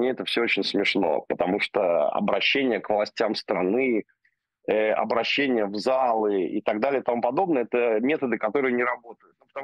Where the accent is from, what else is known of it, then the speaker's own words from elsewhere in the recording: Israel; Я, поскольку вырос в Израиле с молодых лет, у меня израильский взгляд на эти вещи.